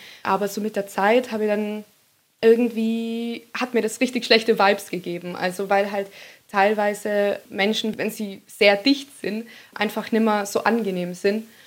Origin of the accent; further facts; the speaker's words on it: Tyrol, Austria; Also ich bin ja aus Tirol in Österreich und da sind sehr viele Berge und ich bin mit den Bergen aufgewachsen